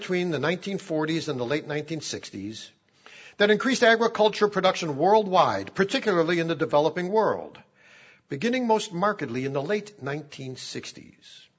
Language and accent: English; Chicago, Illinois, United States; And in my hometown of Chicago, 693.